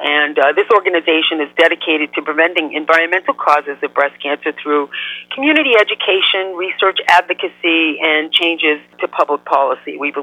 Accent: Hyannis, Massachusetts, United States; they were having a gathering in my hometown here on Cape Cod in Hyannis

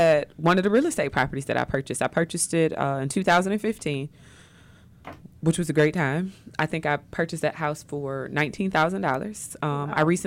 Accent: East Point, Georgia, United States; At one point, we grew up in East Point. We had been inside of every house in East Point that was listed for sale.

